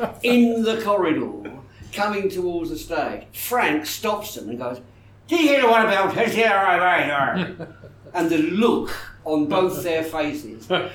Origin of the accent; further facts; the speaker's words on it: Dartford, South East England, United Kingdom; Now, I'm from Dartford, and I hadn't really met many people.